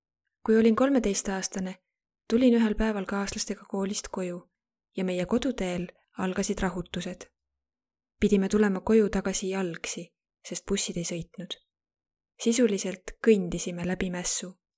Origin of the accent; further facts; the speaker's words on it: Lagos, Nigeria; Estonian is a second language; now in Estonia; Ma tulen Nigeeria kaguosast, kuigi sündisin ja kasvasin edeles, kosmopoliitses Lagose linnas.